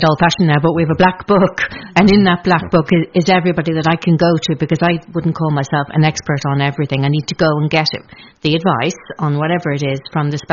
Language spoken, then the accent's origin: English; Ireland; moved away; I relocated from Ireland here.